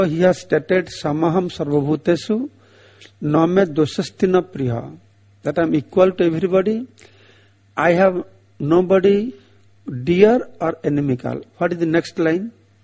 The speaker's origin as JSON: {"language": "English", "country": "India", "said": "Just like I am from India, but I have never seen Narendra Modi. But he is Prime Minister of India, but I have not seen him."}